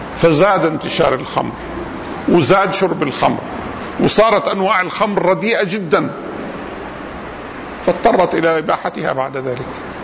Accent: Amman, Amman Governorate, Jordan; عندنا في الأردن في عمان الجمعيات الخيرية بتعمل قمار

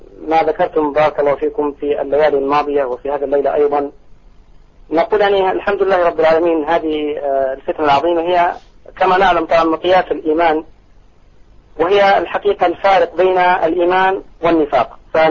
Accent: Saudi Arabia; كما يقال عندنا في السعودية

